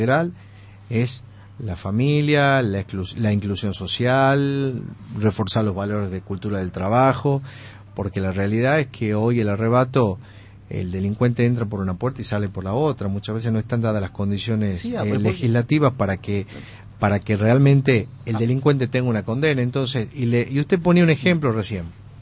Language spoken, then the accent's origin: Spanish; Tucumán, Argentina; me indigna me molesta como tucumano